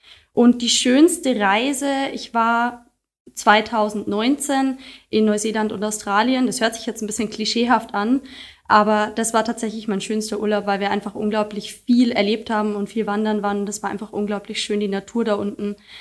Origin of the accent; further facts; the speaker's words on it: Regensburg, Bavaria, Germany; now in Munich, Germany; Also ich bin 25 Jahre alt und ich bin ursprünglich aus Regensburg, lebe allerdings aufgrund der Arbeit inzwischen in München.